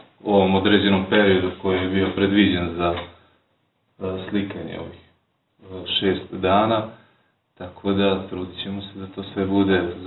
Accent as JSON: {"language": "Serbian", "town": "Zubin Potok", "region": "Mitrovica District", "country": "Kosovo", "said": "dolazim iz Zubinog Potoka."}